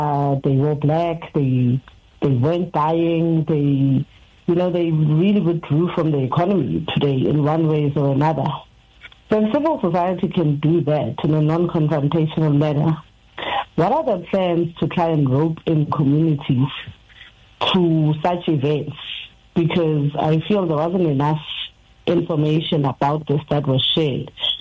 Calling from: Durban, KwaZulu-Natal, South Africa; I am calling you from Durban.

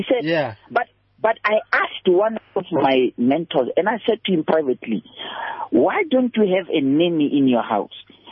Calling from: North West, South Africa; Look, I'm calling from the Northwest Province.

